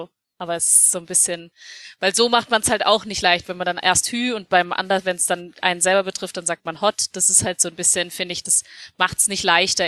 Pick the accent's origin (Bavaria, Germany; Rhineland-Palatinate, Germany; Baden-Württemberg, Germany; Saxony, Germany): Baden-Württemberg, Germany; Stuttgart; natürlich kannst du sagen, als Stuttgarter, wir haben ein gutes Spiel gemacht